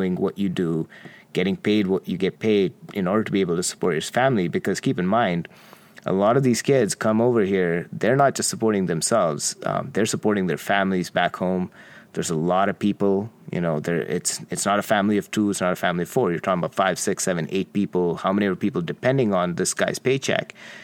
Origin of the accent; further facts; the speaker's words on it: Qatar; I grew up in Qatar. My dad worked in Qatar for 37 years. It was an interesting little country.